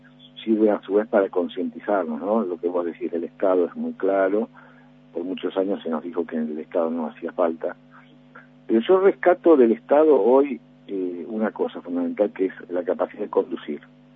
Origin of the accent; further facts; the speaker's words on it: Argentina; para nosotros somos argentinos y como tales tenemos la obligación de cuidarnos entre nosotros